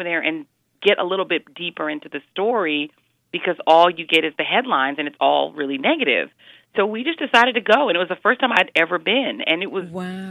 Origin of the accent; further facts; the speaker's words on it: Denver, Colorado, United States; also born or lived in Brooklyn; I had never been there. I was born in Brooklyn. I grew up in Denver.